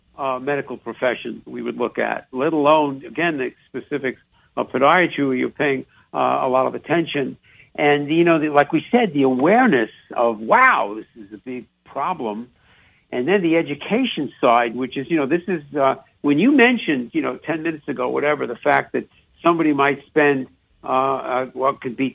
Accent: New York City, New York, United States; accent: New York; now in Chicago, United States; I work on my New York accent chance once a week on the Sports Doctor because I've been in Chicago for 50 years.

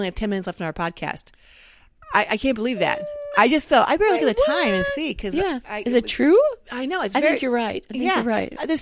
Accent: Midwest, United States; accent: Midwest; And I will just tell you in my Midwest accent.

